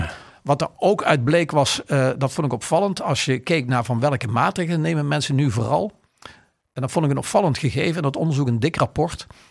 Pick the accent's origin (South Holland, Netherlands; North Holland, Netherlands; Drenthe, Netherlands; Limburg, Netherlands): Limburg, Netherlands; Maastricht; ik kom uit Maastricht en de wijk waar ik geboren ben, die toch een heel eind van het stadscentrum af ligt